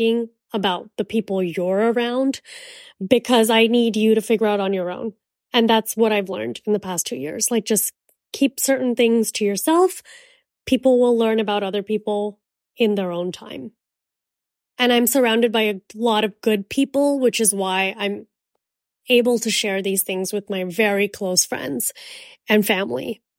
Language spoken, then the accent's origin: English; Miami, Florida, United States; I knew about Santeria because I'm from Miami